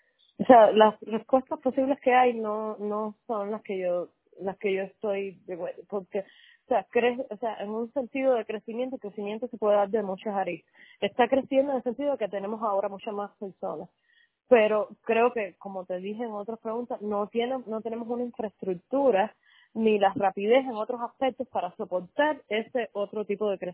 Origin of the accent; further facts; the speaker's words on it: Cuba; now in United States; De Cuba. Bueno, soy ciudadana americana, pero de Cuba.